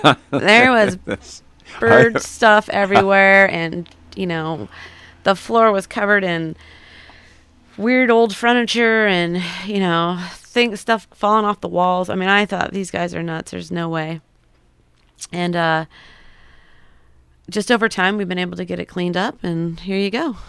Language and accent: English; California, United States; I was a boxer from Southern California.